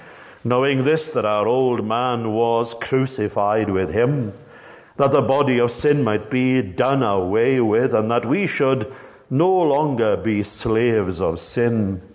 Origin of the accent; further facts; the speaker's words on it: Clydach, Wales, United Kingdom; We're both from Clydach, from the village of Clydach.